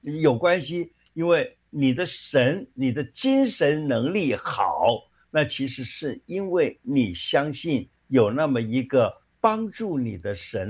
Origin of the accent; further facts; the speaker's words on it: China; 我们中国人有这么一个习俗